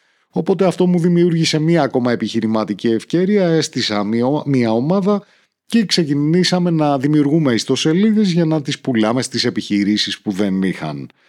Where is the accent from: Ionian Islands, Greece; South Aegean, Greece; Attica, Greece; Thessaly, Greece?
South Aegean, Greece; Naxos; μου ήρθε η ιδέα να φτιάξω έναν ταξιδιωτικό οδηγό για το νησί μου την Άξο